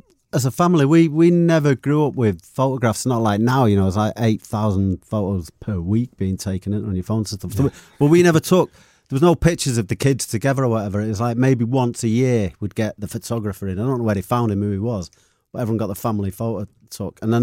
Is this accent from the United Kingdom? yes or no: yes; Manchester, North West England, United Kingdom; I was born in St. Mary's Hospital, just a mile out of town here. I lived in Longsight. I lived in Longsight till I was about, I think it was about 9 years of age.